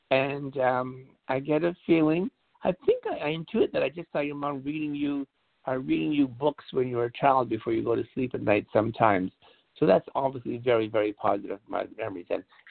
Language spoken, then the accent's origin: English; Montreal, Quebec, Canada; now in Lily Dale, United States; I'm literally from Montreal, Canada, living in Lilydale, New York.